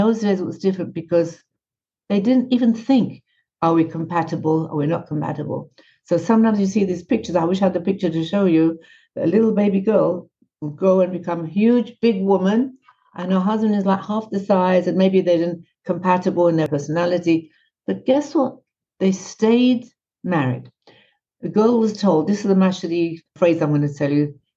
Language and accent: English; England, United Kingdom; moved away as an adult; also born or lived in India / Italy; now in New York, United States; Well, I'm a really wandering Jew. My parents are Iranian. I was born in India. Then we moved to England. I got married and moved to Italy, where I had my children, and I met Chabad. And for the moment, I'm living here in New York.